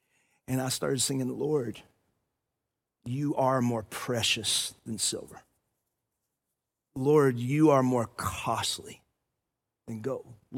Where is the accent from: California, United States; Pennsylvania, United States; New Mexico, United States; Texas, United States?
Texas, United States; Athens; I grew up in First Baptist Athens, Texas.